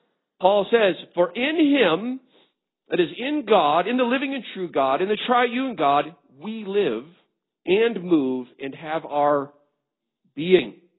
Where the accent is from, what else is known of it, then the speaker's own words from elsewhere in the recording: Virginia, United States; Where I'm from Floyd County in Virginia, Western Virginia, as opposed to West Virginia.